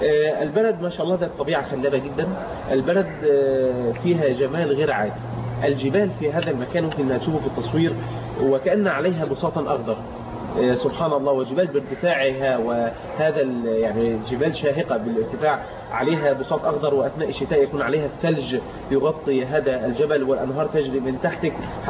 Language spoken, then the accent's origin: Arabic; Egypt; بلهجتنا احنا في مصر